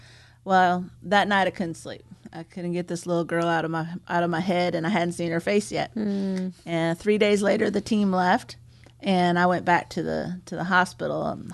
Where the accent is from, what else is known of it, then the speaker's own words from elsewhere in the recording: Dallas, Texas, United States; I grew up in Dallas, Texas, and kind of inner city, Dallas, Texas.